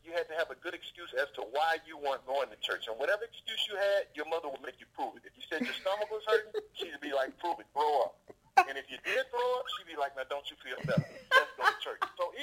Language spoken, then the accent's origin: English; Alabama, United States; growing up in Alabama, to me, and I always say this, you know, with funniness behind it, is you kind of grew up in a bubble, in a vacuum, if you will, because when I was growing up in Alabama